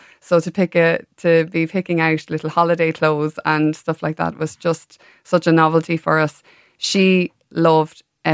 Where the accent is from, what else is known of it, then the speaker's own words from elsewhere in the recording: Baltinglass, County Wicklow, Ireland; I'm from Baltinglass in Wicklow originally, which is just down the road from Ballymore Eustace.